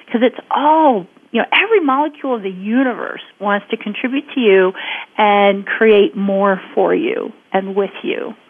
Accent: Washington, United States; I grew up outside Washington, D.C.

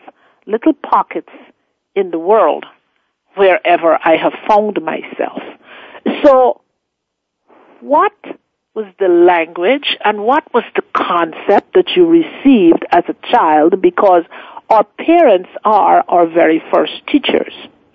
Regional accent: Guyana; I was 16 years of age. I am from Guyana in South America.

